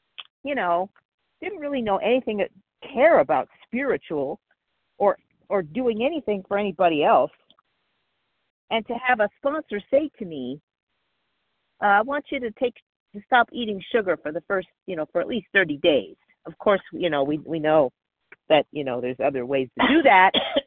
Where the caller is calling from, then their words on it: Palmdale, California, United States; I'm calling from Palmdale, California.